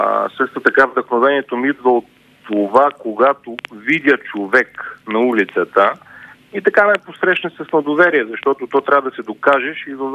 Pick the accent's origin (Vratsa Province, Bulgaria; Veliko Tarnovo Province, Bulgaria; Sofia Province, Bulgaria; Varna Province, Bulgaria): Sofia Province, Bulgaria; Bozhurishte; also born or lived in Pernik; Кореняк божурчанин, кореняк гурмазовец, съседното село.